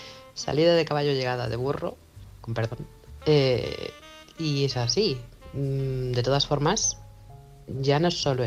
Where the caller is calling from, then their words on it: Manresa, Catalonia, Spain; corresponsal de Manresa, Barcelona.